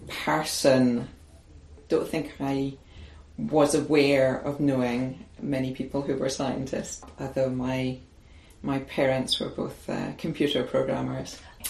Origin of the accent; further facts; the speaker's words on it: Paisley, Scotland, United Kingdom; where I grew up in Paisley in the west of Scotland.